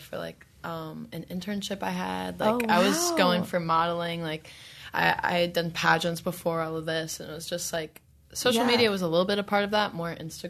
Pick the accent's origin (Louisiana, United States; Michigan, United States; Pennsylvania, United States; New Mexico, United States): Louisiana, United States; I am from Louisiana, South Louisiana to be exact